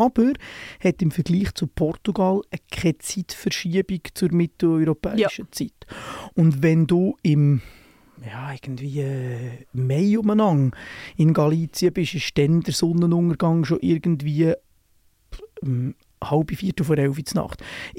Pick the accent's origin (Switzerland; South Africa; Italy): Switzerland; Oberhofen, Bern; in Oberhofen, wo ich aufgewachsen bin, haben wir das heisst wirklich Sommerfest